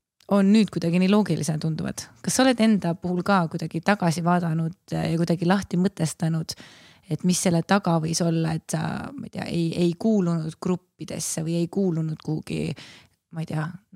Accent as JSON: {"language": "Estonian", "country": "Turkey", "said": "kui mina olen Türgilt pärit"}